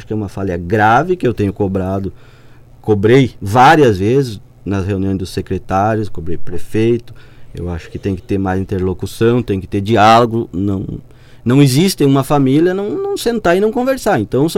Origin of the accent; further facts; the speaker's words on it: São Nicolau, Rio Grande do Sul, Brazil; E nós, como São Nicolauense, como vice-prefeito, que amo a minha terra